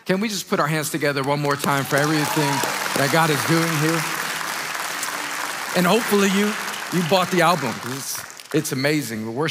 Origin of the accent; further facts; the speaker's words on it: New York, United States; I'm from New York, and I have a beautiful wife, two children, and I love Jesus.